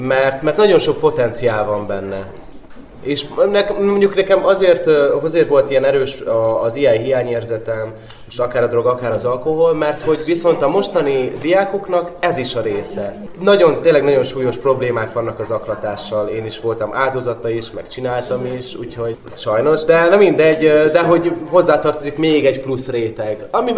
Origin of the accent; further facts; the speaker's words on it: Győr, Győr-Moson-Sopron, Hungary; Győri vagyok, és Győrtől nem messze van Bécs